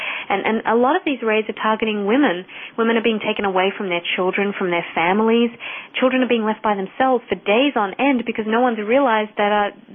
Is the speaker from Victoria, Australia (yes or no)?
no; Sydney, New South Wales, Australia; moved away as an adult; also born or lived in India; now in United States; then my parents were immigrants to Australia when I was little. So I was born in India, and I grew up in Sydney. And so the accent that you're hearing is not from Boston.